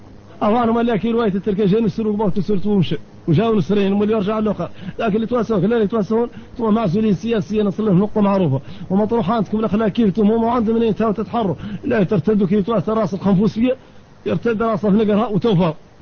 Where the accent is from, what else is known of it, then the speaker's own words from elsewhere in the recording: Mauritania; اليوم نحن هون موريتاني